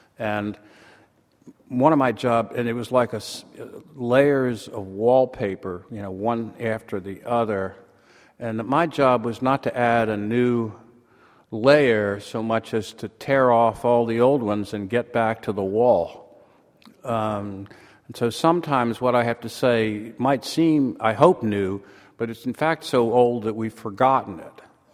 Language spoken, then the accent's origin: English; Massachusetts, United States; I came from Massachusetts and I brought good weather and the Boston Red Sox with me.